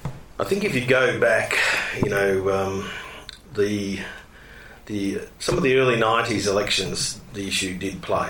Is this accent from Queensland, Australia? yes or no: yes; Queensland, Australia; So that, to me, as a Queenslander and somebody who's edited papers there, a lot of Aboriginal people in the north of Australia didn't identify with that campaign.